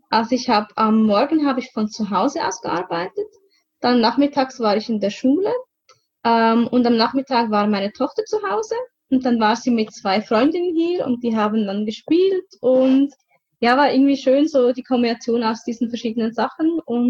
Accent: Aargau, Switzerland; ich bin 34 Jahre alt. Ich komme aus der Schweiz, genauer aus dem Kanton Aargau im Norden der Schweiz.

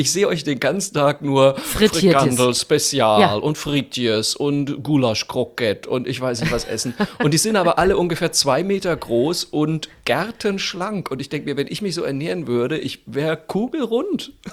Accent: Germany; man darf nicht den Fehler machen, sich da über die Schweiz zu erheben als Deutscher

